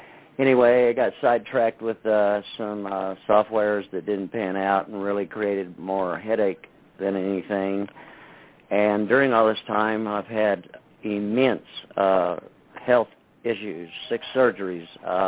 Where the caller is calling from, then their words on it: Springfield, Missouri, United States; in Springfield, Missouri.